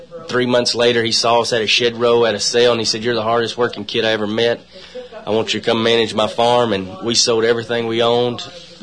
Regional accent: Natchitoches, Louisiana, United States; I'm from Natchitoches.

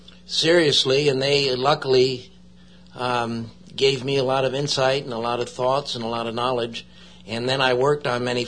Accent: Weston, Connecticut, United States; accent: Yankee; moved away; I'm from Weston, Connecticut.

